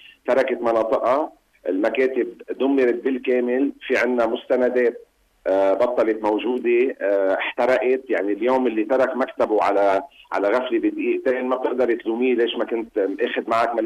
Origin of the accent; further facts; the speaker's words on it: Lebanon; نحن تأثرنا فيها كلبنانيين